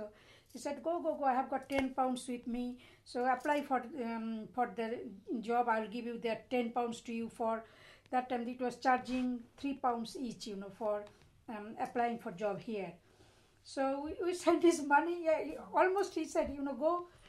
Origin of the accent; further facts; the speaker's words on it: Kharagpur, West Bengal, India; born there; I was born in India, in West Bengal, place called Kharagpur. I was born, it is West Bengal.